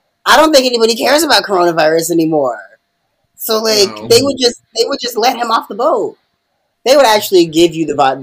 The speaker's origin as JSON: {"language": "English", "region": "New York", "country": "United States", "said": "I'm a New Yorker. I can totally do it."}